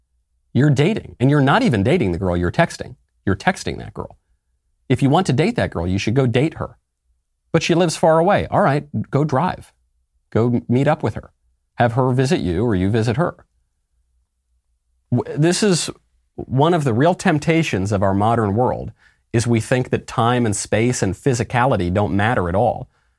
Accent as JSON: {"language": "English", "region": "Minnesota", "country": "United States", "tie": "born or raised there", "said": "In my home state of Minnesota, we actually have a law on the books banning face coverings in public"}